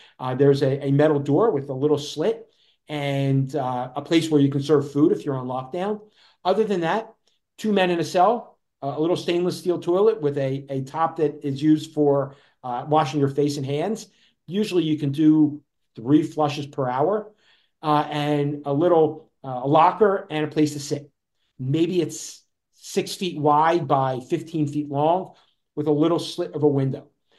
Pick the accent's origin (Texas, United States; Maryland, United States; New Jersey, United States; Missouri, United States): New Jersey, United States; this fellow grew up 15 miles from where I grew up in South Jersey